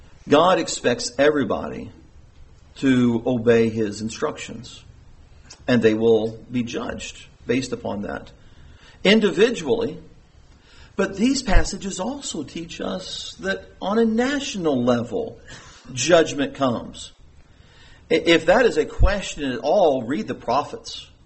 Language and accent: English; United States; born there; I am very happy and feel blessed to have been born in this country.